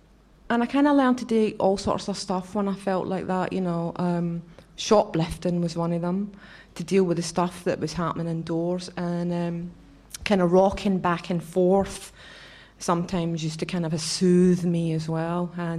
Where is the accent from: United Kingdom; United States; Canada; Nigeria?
United Kingdom; Scotland; accent: Scottish; And it's kind of weird to hear my Scottish accent over a microphone.